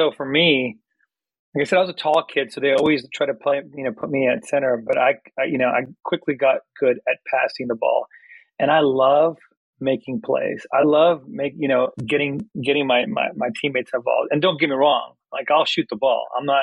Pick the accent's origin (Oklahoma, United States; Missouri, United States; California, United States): California, United States; San Francisco; also born or lived in Houston, United States; So, like I said, I was born in San Francisco, and we moved to Houston for a while, and then we moved back to San Francisco.